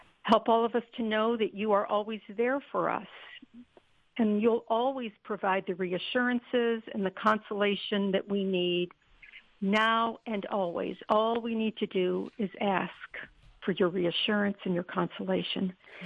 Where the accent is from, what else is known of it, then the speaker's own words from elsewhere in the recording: Detroit, Michigan, United States; she also references a lot from the area that I grew up in the Detroit area.